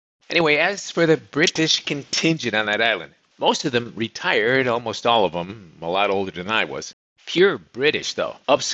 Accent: United States; Of course, being an American in an all-Brit subdivision, we all had insurance.

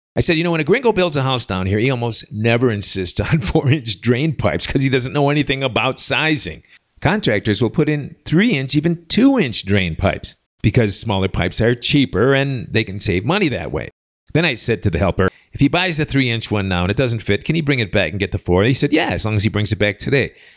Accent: Chicago, Illinois, United States; Come on, I'm from Chicago, so I had to talk to the guy.

